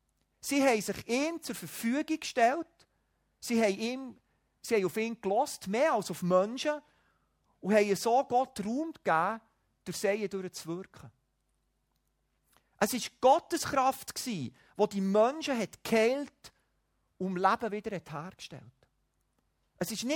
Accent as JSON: {"language": "German", "country": "Switzerland", "said": "Ich würde sagen, als Schweizer hat man früher gesagt, wir reden alles nur nicht über Geld, aber über den Glauben reden wir meistens auch nicht."}